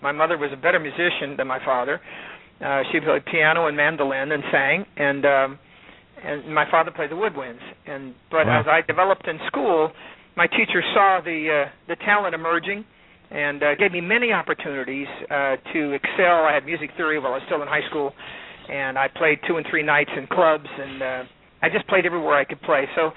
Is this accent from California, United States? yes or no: yes; Sacramento, California, United States; I was raised in Sacramento by my grandparents